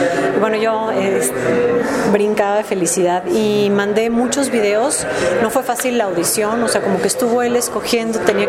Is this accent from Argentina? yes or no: no; Mexico; una muestra de lo que nosotros somos como mexicanos a través del lenguaje dancístico